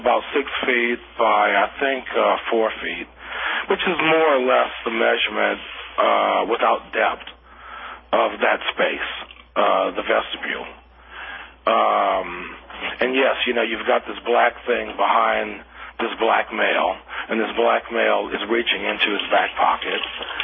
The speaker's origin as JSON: {"language": "English", "region": "the South", "country": "United States", "said": "I'm from the South, so it's very easy to come up with subject matter to do things with politics and racism."}